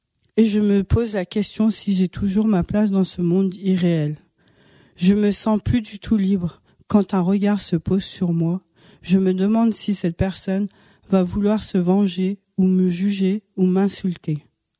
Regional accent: Morocco; now in France; En tant que Marocaine française, je me sens humiliée et mal à l'aise.

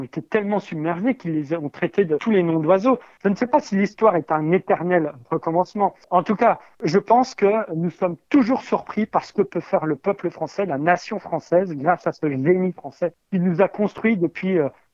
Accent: France; now in Île-de-France, France; un petit clin d'œil que j'ai voulu faire à ma région natale, à cette belle terre bressane qui m'accueille encore quand je reviens d'Île-de-France

